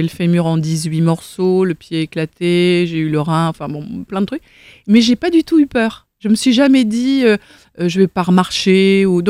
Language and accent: French; Nice, Provence-Alpes-Côte d'Azur, France; Et puis parce que je suis de Nice et face à la mer.